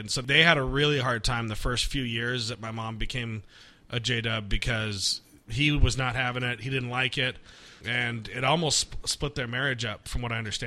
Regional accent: Artesia, California, United States; Yeah, I grew up in the Artesia Cerritos area.

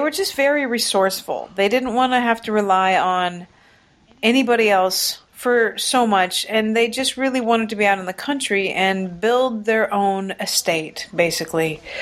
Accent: Washington, United States; I grew up in the foothills of the Cascade Mountains in Washington State.

